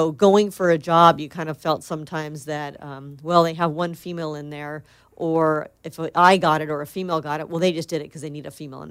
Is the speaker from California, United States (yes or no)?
yes; Los Angeles, California, United States; No, I grew up in L.A. I grew up in the San Fernando Valley in Granada Hills.